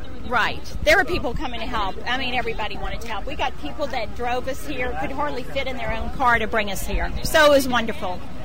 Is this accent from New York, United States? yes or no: no; Houston, Texas, United States; We had just shopped at Mall of America, and we're from Houston, so we're supposed to go home tomorrow.